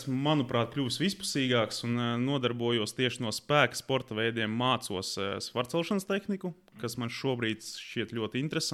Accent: Valmiera, Valmiera Municipality, Latvia; Pats esmu no Valmieras, no Valmieras puses, no Zilākalna, un mums Valmierā ir viens no labākajiem, manuprāt, spēka trīscīņas klubiem.

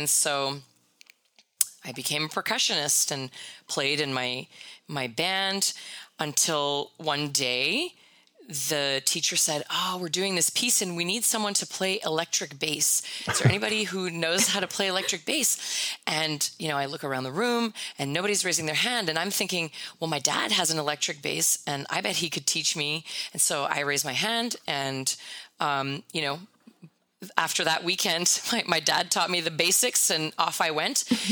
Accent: Winnipeg, Manitoba, Canada; I'm originally from Winnipeg, and more specifically from St. Boniface, the French quarter of Winnipeg. So I am a proud Franco-Manitoban.

